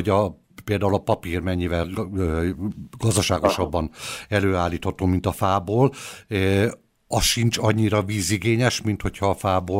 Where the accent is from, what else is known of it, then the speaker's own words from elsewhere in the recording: Hajdú-Bihar, Hungary; Ez Biharban, Komádi, ugye Komádi volt az a környék